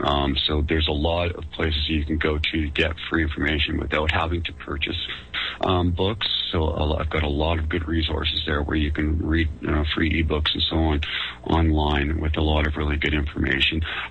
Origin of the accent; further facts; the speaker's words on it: Canada; born there; I am, as I say, 52 years old. I'm born, I'm a Canadian by birth, born here, but my parents are both German, and my entire history, family background is in Germany.